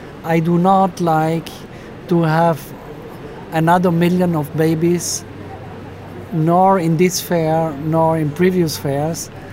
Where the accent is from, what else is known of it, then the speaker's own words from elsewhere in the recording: Trentino-Alto Adige, Italy; English is a second language; I love my mountains, I love my hometown, but I fully disagree on what you say now. Italy has infrastructural problems since ever.